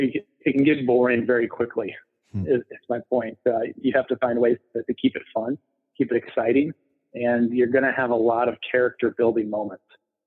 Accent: United States; I grew up on Lake Michigan. My dad sold boats at the local marina, and my mom was a swim teacher.

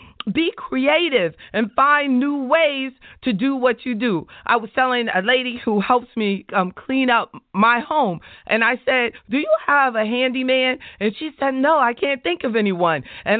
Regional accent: the South, United States; I'm from the South. And I have an office in New York City.

